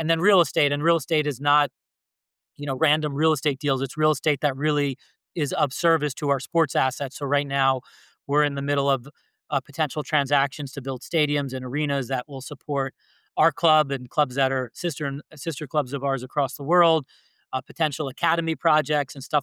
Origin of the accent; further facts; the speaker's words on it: New York, United States; In fact, Napoli, I come from New York, where I didn't think you could get more pressure and more demanding fans than the New Yorkers.